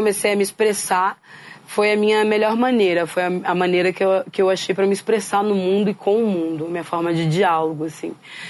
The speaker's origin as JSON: {"language": "Portuguese", "town": "Pelotas", "region": "Rio Grande do Sul", "country": "Brazil", "said": "Eu sou gaúcha do Rio Grande do Sul. Eu sou de Pelotas, venho de uma vila chamada Pestano."}